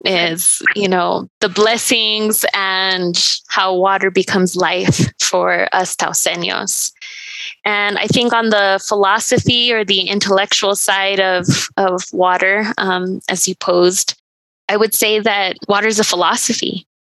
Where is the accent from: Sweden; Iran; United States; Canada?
United States; Taos, New Mexico; I was born and raised in Taos, and as a young person, a young Taosenia